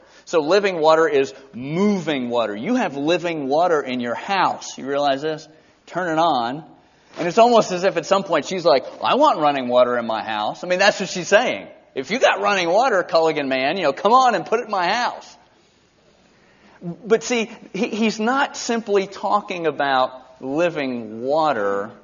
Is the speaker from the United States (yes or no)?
yes; Georgia, United States; I grew up in South Georgia. They used to deliver milk to our house.